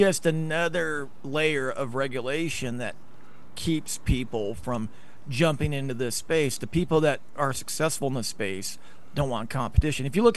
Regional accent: Idaho, United States; I grew up in Idaho, and I remember, you know, the Wilsons.

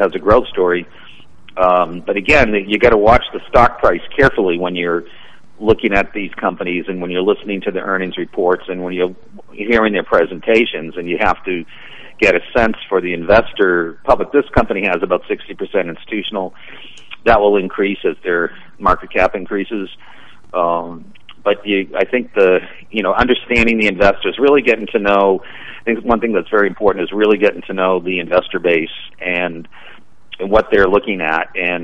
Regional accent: Boston, Massachusetts, United States; now in Florida, United States; Let's put it this way: I'm originally from Boston, so that answers your question.

